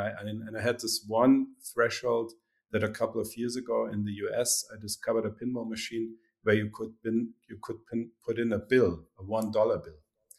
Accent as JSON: {"language": "English", "town": "Munich", "region": "Bavaria", "country": "Germany", "tie": "born or raised there", "second_language": "English", "said": "So I grew up in Munich, another big city in Germany."}